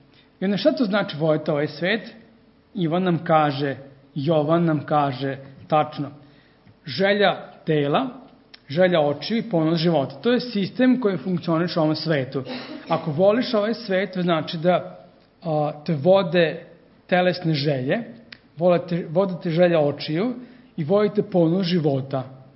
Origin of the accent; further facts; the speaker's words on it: Greece; Ja sam Grk, kažemo.